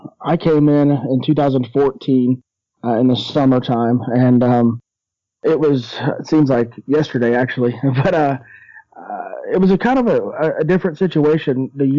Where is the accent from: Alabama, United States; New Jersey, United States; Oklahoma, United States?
Oklahoma, United States; Shawnee; Well, I grew up in Shawnee, Oklahoma